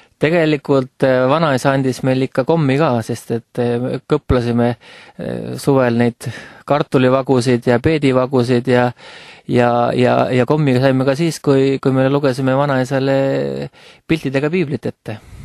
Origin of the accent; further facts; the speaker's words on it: South Estonia, Estonia; Tegelikult kui ma kasvasin üles seal Eesti metsade keskel